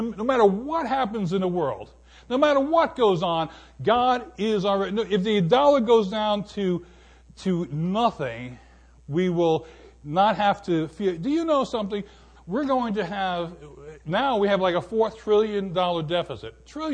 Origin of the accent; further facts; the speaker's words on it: New York, United States; I'm from Sullivan County, okay?